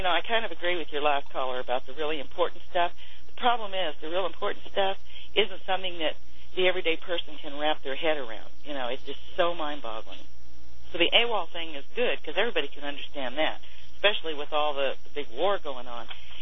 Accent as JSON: {"language": "English", "town": "Salina", "region": "Kansas", "country": "United States", "said": "Salina, Kansas."}